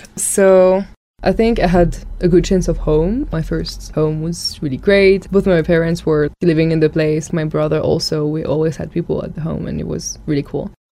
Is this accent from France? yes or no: yes; France; now in Gyumri, Armenia; I'm 24, I'm from France, and I'm currently a volunteer for AVC in Gyumri.